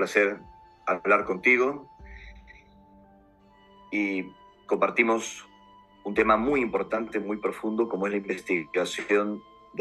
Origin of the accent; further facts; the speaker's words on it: Peru; born there; Yo nací en Perú hace 48 años y fue en mi país de origen donde todo empezó.